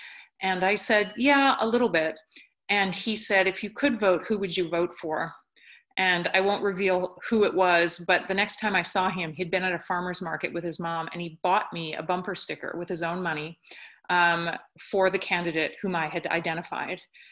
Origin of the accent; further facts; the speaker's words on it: Canada; moved away as an adult; now in United States; I'm from Canada